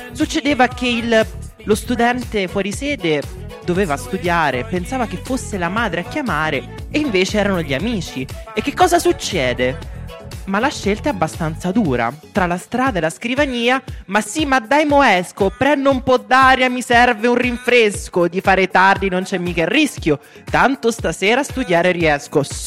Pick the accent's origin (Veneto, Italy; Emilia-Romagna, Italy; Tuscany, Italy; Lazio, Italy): Lazio, Italy; Rome; io dico, da romano, non ce la può fa.